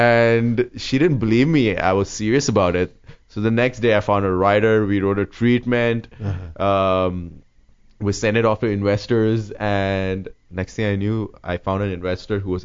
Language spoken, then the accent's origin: English; North India, India; English is a second language; And I'm North Indian.